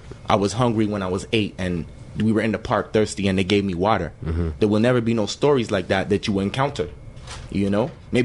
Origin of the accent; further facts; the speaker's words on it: Montreal, Quebec, Canada; in certain neighborhoods like me, I'm from Elmhurst, St. Jack Street, NDG, you know.